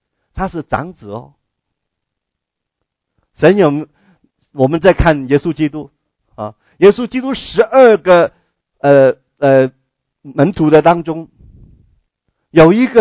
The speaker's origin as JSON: {"language": "Chinese", "country": "China", "said": "我们中国人挺不错的嘛，我们人口也是挺多，你看我们几千年的历史有那么多优秀的人"}